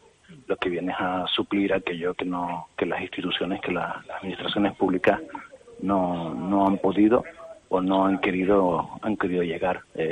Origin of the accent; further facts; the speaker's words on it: Canary Islands, Spain; Como ciudadano y como canario